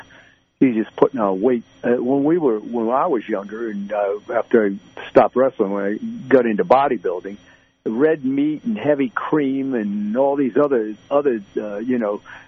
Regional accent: Texas, United States; But I was reflecting on the fact that, you know, when I grew up down in Texas, you know, it was just, you know, my dad would always go day after day after day, same weather

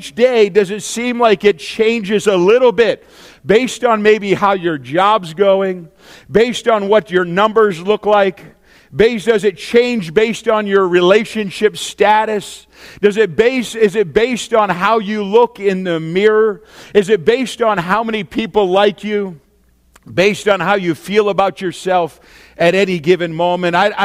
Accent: New Hampshire, United States; of course, I'm from New Hampshire originally.

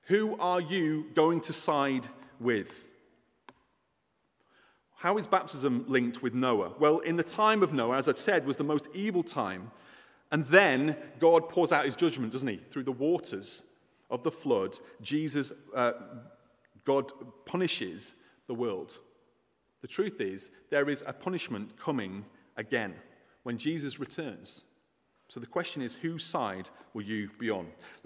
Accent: England, United Kingdom; We are from England. We supported England.

